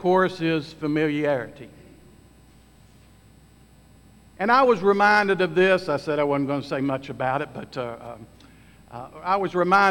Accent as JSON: {"language": "English", "region": "West Virginia", "country": "United States", "tie": "born or raised there", "said": "I went back to my home state of West Virginia, went out to eat with some family"}